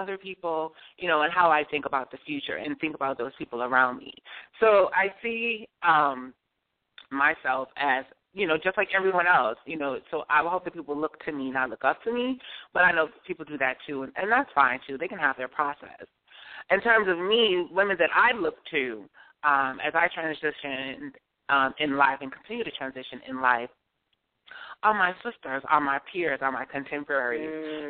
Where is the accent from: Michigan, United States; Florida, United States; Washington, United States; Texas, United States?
Michigan, United States; Detroit; also born or lived in New Jersey / New York; And growing up in Detroit, I can always remember cooking was a big thing in our family.